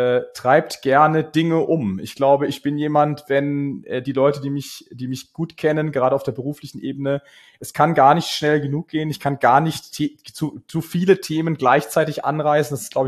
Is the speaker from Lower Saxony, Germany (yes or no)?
no; Karlsruhe, Baden-Württemberg, Germany; born there; now in Munich, Germany; Ich bin geboren in Karlsruhe, habe dort studiert, Wirtschaftsingenieurwesen an der Uni, bin dann in die große weite Welt der Unternehmensberatung nach München gegangen.